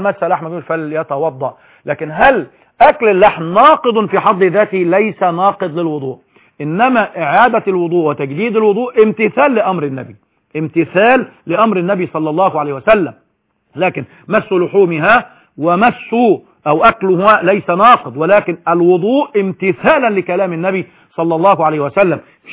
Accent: Egypt; مش شرط أنا مصري أن أنا أحرم

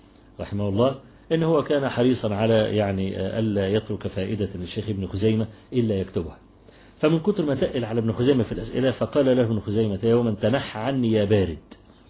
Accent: Egypt; حتى أن الشيخ محمد إسماعيل يعني حفظه الله عندنا في مصر بعت لي رسالة

